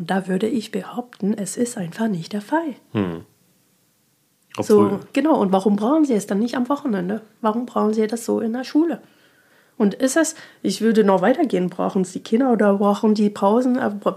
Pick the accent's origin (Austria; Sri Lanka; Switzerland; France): France; German is a second language; ich komme aus Frankreich, wie man es so schön hört.